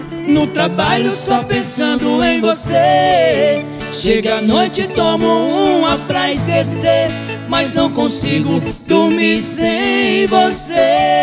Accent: Salinas, Minas Gerais, Brazil; igual nós que sou, eu inclusive eu sou de Salinas.

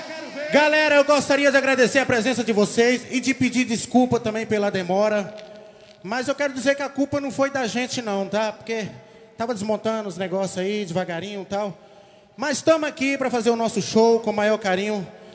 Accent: Berizal, Minas Gerais, Brazil; E eu sou de Berizal, hein?

